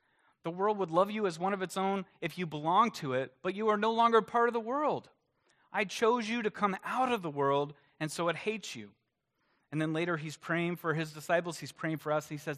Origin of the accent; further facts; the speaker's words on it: the South, United States; I mean, I grew up in the South, and this was back in the day when we didn't realize that sunscreen was so important.